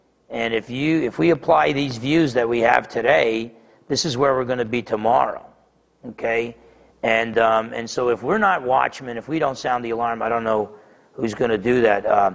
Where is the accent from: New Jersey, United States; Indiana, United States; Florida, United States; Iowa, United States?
New Jersey, United States; It's not just because I'm half Italian and I'm from New Jersey that I tend to be pessimistic.